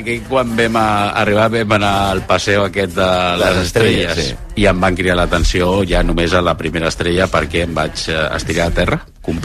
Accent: Catalonia, Spain; jo soc del Baix Llobregat

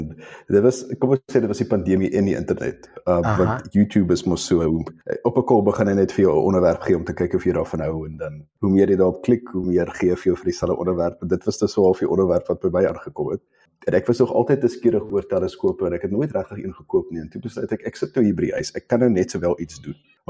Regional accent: Bellville, Western Cape, South Africa; moved away as an adult; now in Germany; Ja, nee, ek kom definitief uit Suid-Afrika uit. Ek het groot geraak in die noordelike voorstede van Kaapstad, in die Bellville in.

